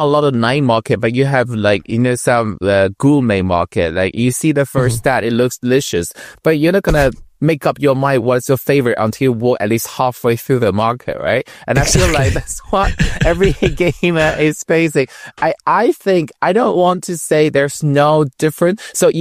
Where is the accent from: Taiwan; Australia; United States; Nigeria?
Taiwan; English is a second language; moved away as an adult; Before I move out of my home country, Taiwan, there are occasionally